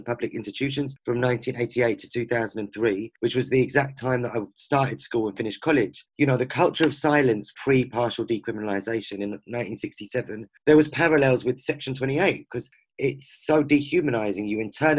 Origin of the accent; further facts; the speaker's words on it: London, United Kingdom; I'm from East London, I still live here, I love this place to pieces